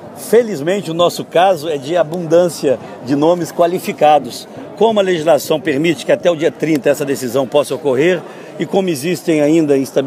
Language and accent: Portuguese; São João del Rei, Minas Gerais, Brazil; aos amigos de São João del Rei, de toda a minha terra